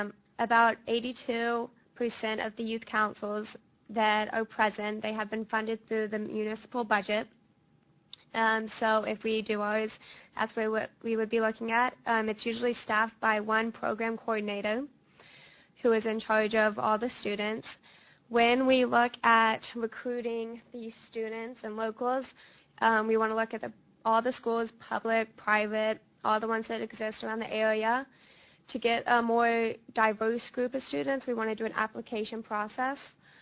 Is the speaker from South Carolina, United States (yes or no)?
yes; Charleston, South Carolina, United States; I'm a local, so I grew up here, and I go to College of Charleston.